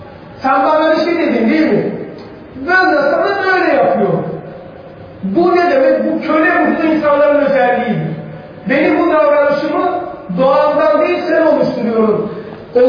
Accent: Anatolia, Turkey; Anadolu'nun çocuğuyuz böyle, köyde büyümüşüz böyle.

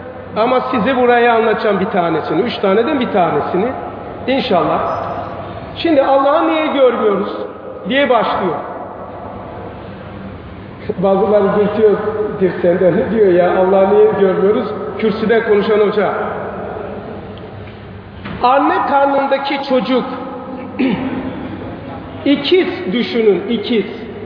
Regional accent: Pazar, Rize, Turkey; Ben aslı buralıyım. Geçen birkaç ay önce de buradaydım. Ben pazarlıyım.

